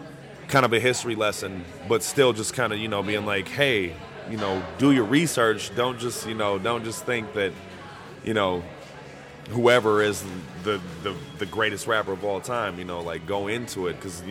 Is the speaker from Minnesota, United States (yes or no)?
yes; Whittier, Minnesota, United States; Yeah, I was born and raised in Whittier on 26th and 3rd.